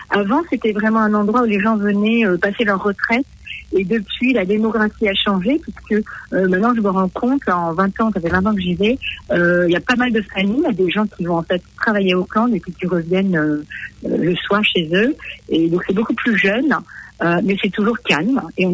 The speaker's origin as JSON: {"language": "French", "region": "Provence-Alpes-Côte d'Azur", "country": "France", "said": "Je viens de la Côte d'Azur"}